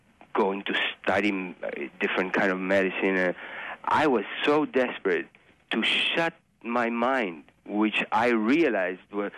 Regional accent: Uruguay; I grew up in Uruguay in a country, it's a small country that basically did not have any supermarkets or any processed foods

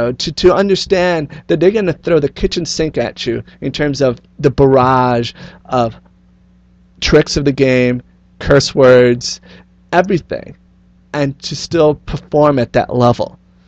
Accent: Kansas City, Missouri, United States; I grew up in Kansas City, and actually he grew up in Kansas City, Kansas.

